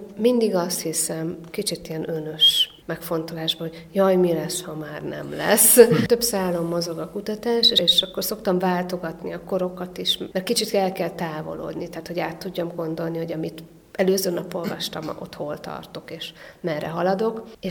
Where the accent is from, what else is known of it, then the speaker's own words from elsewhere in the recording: Kaposvár, Somogy, Hungary; Kaposvári vagyok